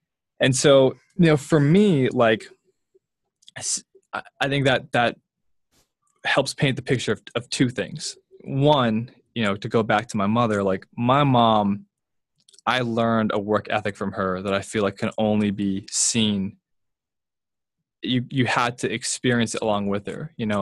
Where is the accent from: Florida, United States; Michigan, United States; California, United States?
California, United States; when I tell people I grew up in Southern California